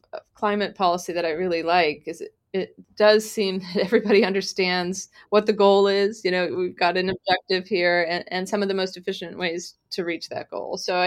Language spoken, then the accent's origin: English; Champaign, Illinois, United States; also born or lived in Minnesota; So I grew up in Champaign, Illinois, in the middle of the Midwest, and went to college in Minnesota and then went east for graduate school and eventually settled on the West Coast.